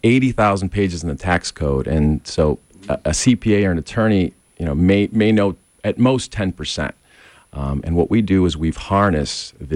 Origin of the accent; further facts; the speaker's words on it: Minsk, Belarus; moved away; I was born and raised in Russia, actually, Minsk, which is now part of Belarus.